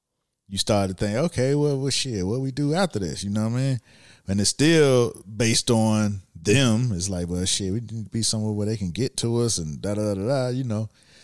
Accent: Miami, Florida, United States; Where you from? I'm from Miami.

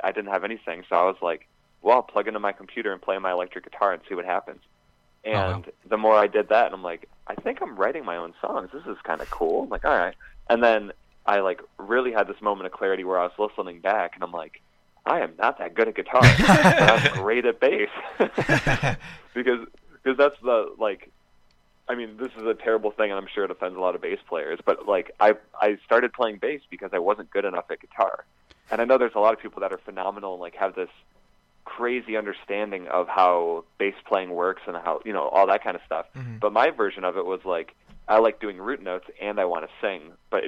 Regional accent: Fenton, Michigan, United States; Like, I grew up in Fenton, Michigan, so we were like, this is bizarre.

